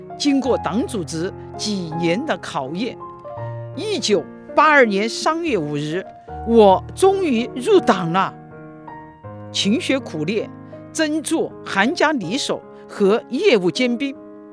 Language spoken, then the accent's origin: Chinese; Hejiang, Sichuan, China; 我是一名土生土长的合江人，17岁时下乡到百米乡当知青